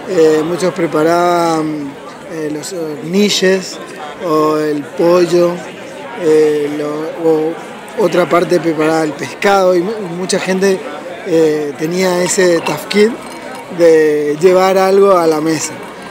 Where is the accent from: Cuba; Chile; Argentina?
Argentina; now in Madrid, Spain; de Argentina. Vivo hace 16 años y medio en España, en Madrid concretamente.